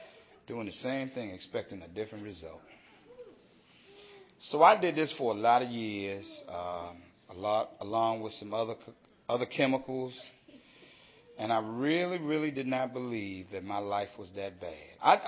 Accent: Washington, District of Columbia, United States; But anyway, I'm a crackhead from Southeast Washington, D.C.

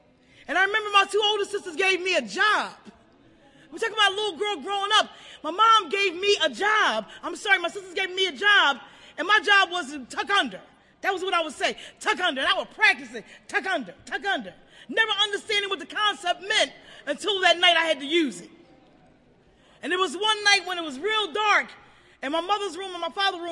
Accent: Philadelphia, Pennsylvania, United States; I grew up in North Philadelphia. If you want to call it a ghetto, that's fine.

